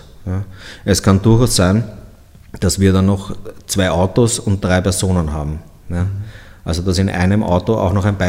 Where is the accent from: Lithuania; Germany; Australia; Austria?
Austria; ist schon ein Siegel und auch wichtig bei uns in Österreich